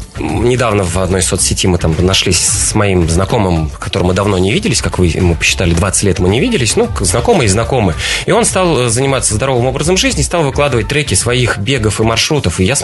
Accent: Nizhny Novgorod, Nizhny Novgorod Oblast, Russia; поскольку мы сами родом из Нижнего Новгорода. У нас там, мы учились в Нижегородском театральном училище

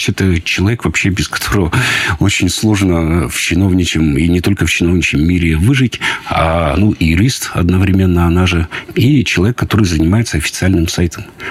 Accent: Perm, Perm Krai, Russia; Я родился в Перми, раньше был роддом около Слуцкой церкви, сейчас не знаю, что там располагается.

